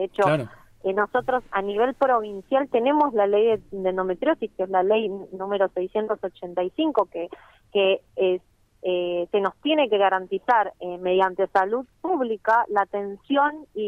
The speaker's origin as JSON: {"language": "Spanish", "town": "El Hoyo", "region": "Chubut", "country": "Argentina", "said": "Principalmente, bueno, yo soy del Hoyo."}